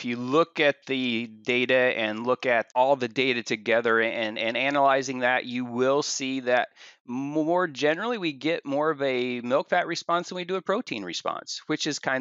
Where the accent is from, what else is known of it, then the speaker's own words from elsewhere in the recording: Indiana, United States; Well, I grew up in Indiana.